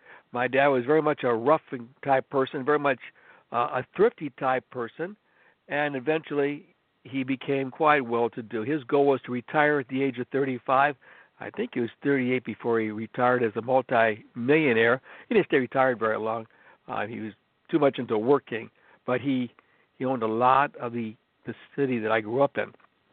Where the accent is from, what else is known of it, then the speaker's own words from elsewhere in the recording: Cleveland, Ohio, United States; born there; I was born in Cleveland, Ohio, so I'm a Yankee living in the southern land